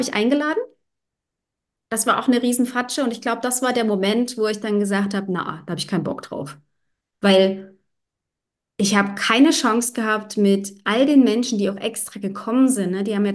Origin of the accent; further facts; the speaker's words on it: Dresden, Saxony, Germany; Oh doch, das war bei uns in Dresden, wo ich aufgewachsen bin, war das gang und gäbe.